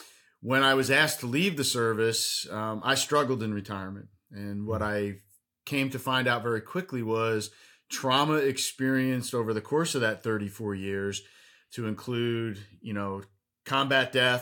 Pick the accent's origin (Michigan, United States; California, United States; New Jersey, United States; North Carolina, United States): New Jersey, United States; moved away as an adult; So I originally hailed from the great state of New Jersey, born, raised, and educated there. Got out as quickly as I could, not because New Jersey was bad